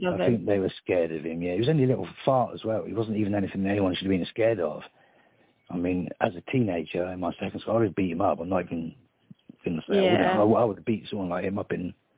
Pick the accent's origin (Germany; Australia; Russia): Germany; accent: English; I've got an English accent, because the first years of my life, we were growing up in Germany around English people